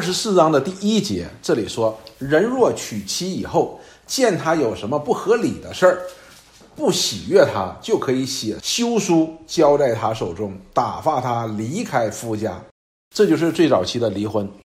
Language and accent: Chinese; China; 所以我们中国人讲叫吃什么马吃回头草